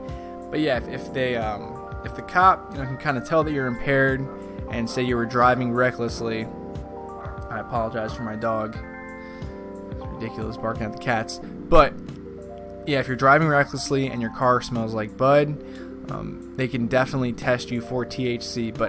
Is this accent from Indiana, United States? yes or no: no; New Jersey, United States; Being that I come from New Jersey, I grew up 19 years in New Jersey where cannabis was super illegal, and if you got caught, you could go to jail.